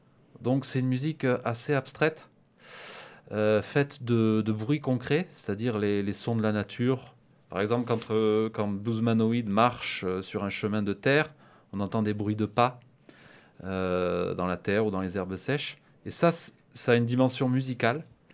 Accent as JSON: {"language": "French", "town": "Sainte-Enimie", "region": "Occitanie", "country": "France", "tie": "born or raised there", "said": "Alors, je suis originaire j'ai grandi à Saint-Enimie dans les Corps du Tarn et j'en ai gardé des souvenirs. Je reste très attaché aux Corps du Tarn, aux Cosses."}